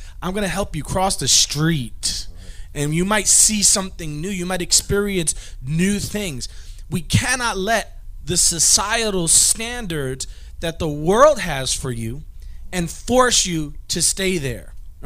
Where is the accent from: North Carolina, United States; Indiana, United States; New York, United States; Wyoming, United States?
New York, United States; New York City; I grew up in the South Bronx.